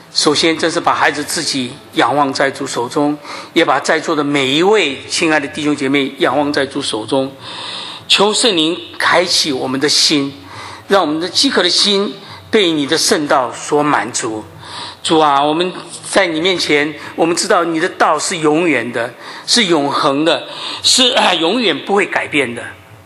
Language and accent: Chinese; China; 我们中国人哈，面对面的时候都会有一些问候的话语哈